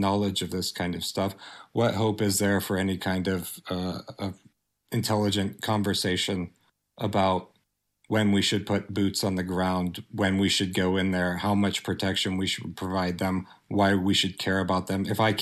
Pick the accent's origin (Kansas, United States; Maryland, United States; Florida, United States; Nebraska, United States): Nebraska, United States; also born or lived in Ukraine; I've been doing quite a few interviews with local media back in my home state of Nebraska